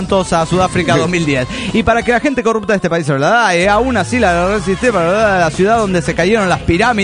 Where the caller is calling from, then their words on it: León, Guanajuato, Mexico; de León, Guanajuato, México.